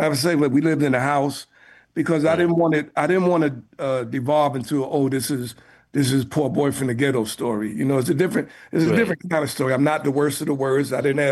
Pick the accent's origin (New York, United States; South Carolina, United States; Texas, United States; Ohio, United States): New York, United States; New York City; born there; And so baseball, and then I was born near the Polo Grounds.